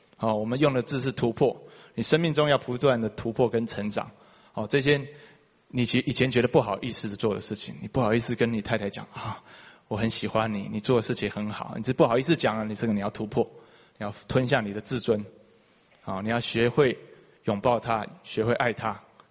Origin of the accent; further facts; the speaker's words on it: China; 这个是我们中国人就有的传统啊，长幼有序嘛